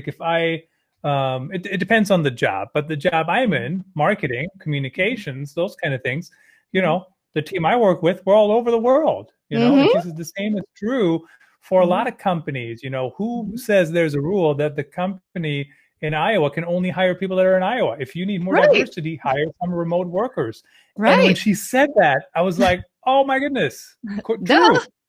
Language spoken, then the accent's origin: English; Germany; I grew up in Germany. This is how